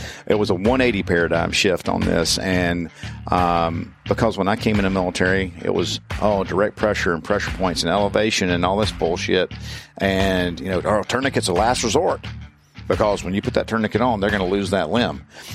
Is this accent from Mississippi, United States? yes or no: yes; Hattiesburg, Mississippi, United States; also born or lived in Natchez; I was born and raised in Mississippi, born in Natchez, raised around a little town called Hattiesburg, and around Hattiesburg.